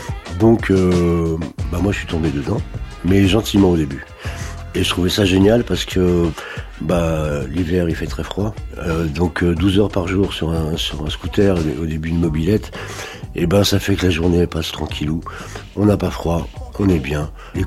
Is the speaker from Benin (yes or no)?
no; Bagneux, Île-de-France, France; j'ai grandi à Bagneux, cité de la Pierre Plate, qui s'appelait la cité des musiciens, parce qu'il n'y avait que des rues, rue Mozart, Square de Bussy, etc.